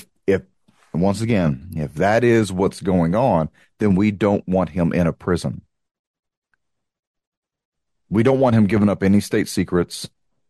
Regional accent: United States; I'm an American. I don't care.

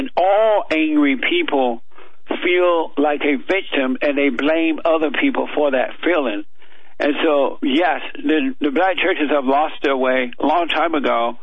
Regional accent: Alabama, United States; Long story short, I grew up down in Alabama on a plantation.

